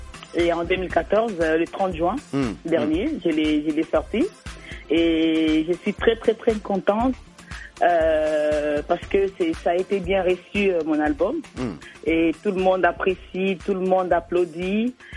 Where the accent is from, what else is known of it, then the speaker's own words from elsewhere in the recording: Kasaï, DR Congo; je suis du Kassai, je suis africaine, je suis américaine, je suis européenne